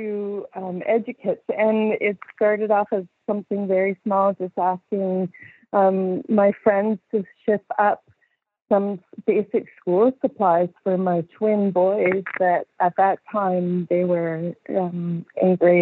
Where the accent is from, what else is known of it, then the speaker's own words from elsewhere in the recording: Ottawa, Ontario, Canada; now in Dawson, Canada; I'm originally from Ottawa and had a wonderful upbringing.